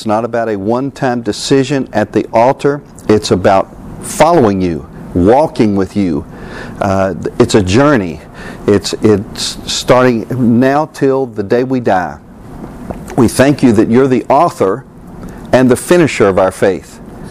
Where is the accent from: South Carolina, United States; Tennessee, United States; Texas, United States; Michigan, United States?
Tennessee, United States; Harriman; also born or lived in Knoxville / Johnson City / Newport; I was born in Knoxville, moved to Johnson City, Newport, Harriman, went to high school at Harriman